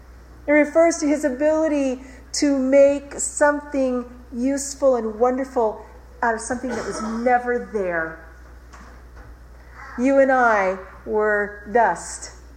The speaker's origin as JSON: {"language": "English", "country": "Ireland", "said": "I'm Irish. We have a temper, us Irish."}